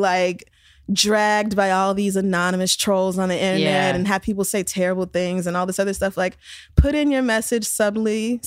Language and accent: English; Oklahoma, United States; moved away as an adult; now in New York, United States; So yeah, I grew up in Oklahoma and moved here 4.5 years ago.